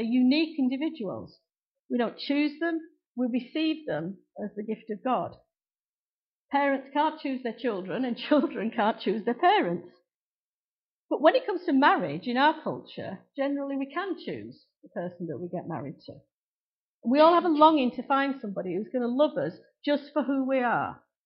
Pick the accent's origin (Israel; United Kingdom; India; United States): United Kingdom; Just, you know, we're very British, aren't we?